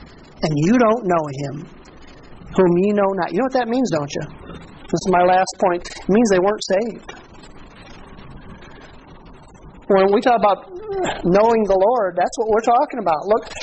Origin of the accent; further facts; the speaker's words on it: Stager, Illinois, United States; If you know anything about Stager, it's no big deal to be from Stager, Illinois. Not a bad place, but nothing fancy about us.